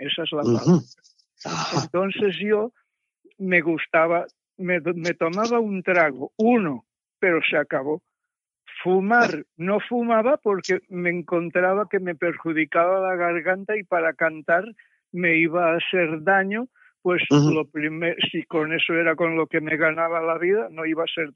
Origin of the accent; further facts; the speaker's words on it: Barcelona, Catalonia, Spain; born there; Yo nací en Barcelona. Allí... todas mis familias se habían ido poco a poco de Navarra. Eran de Navarra